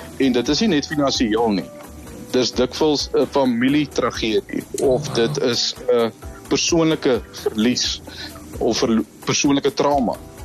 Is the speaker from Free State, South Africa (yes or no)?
yes; Bloemfontein, Free State, South Africa; born there; Ek is gebore in Bloem, nee. So daar waar jy uitsaai, daar lê my wortels.